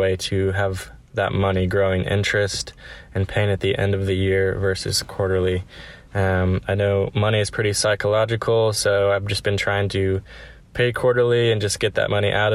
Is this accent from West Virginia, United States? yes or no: no; Kansas, United States; I am from Kansas.